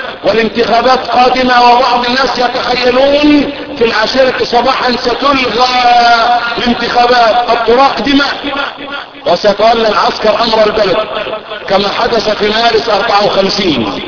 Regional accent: Egypt; اللهم احفظ بلدنا مصر من كل سوء.

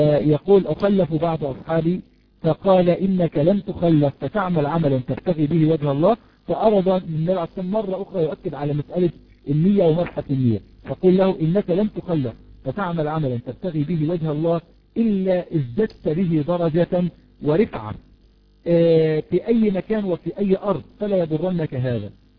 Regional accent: Egypt; يعني عندنا في مصر مثلا بعض الناس يكون معه المال

